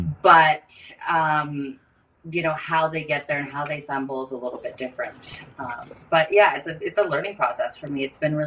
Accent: Canada; Because, you know, I've seen hockey. I'm Canadian

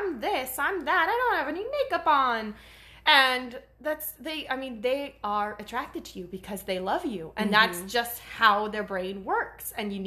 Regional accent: United States; come on. I'm American.

